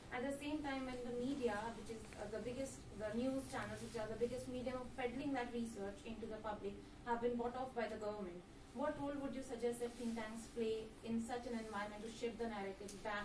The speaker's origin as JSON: {"language": "English", "country": "India", "second_language": "English", "said": "I'm from India, studying philosophy and public policy."}